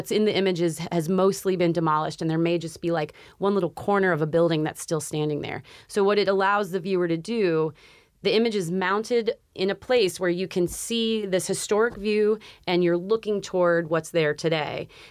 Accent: Cincinnati, Ohio, United States; I grew up I grew up in Cincinnati, and when I was like a teenager, like 12, 13, I would take the bus downtown to go shopping

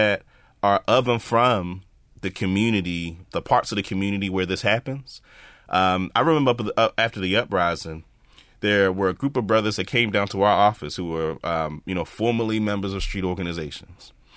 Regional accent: Maryland, United States; I grew up in Howard Park, and the neighborhood I grew up in, adjacent to the Forest Park golf course and just all this beautiful stuff around it.

